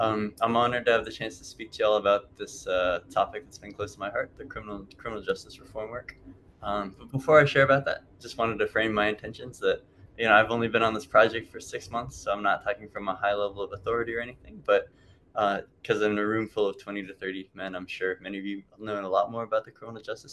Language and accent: English; Georgia, United States; I grew up in Georgia.